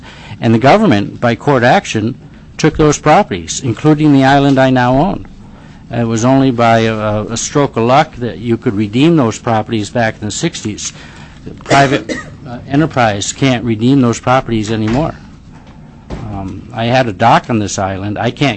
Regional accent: Connecticut, United States; now in Alaska, United States; like the state I grew up in Connecticut, it would be a much bigger deal. But in Alaska, we have so little private property

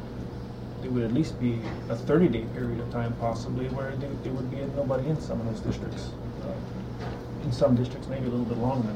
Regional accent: Skagway, Alaska, United States; And I know Skagway happens to be one of them. That's my hometown.

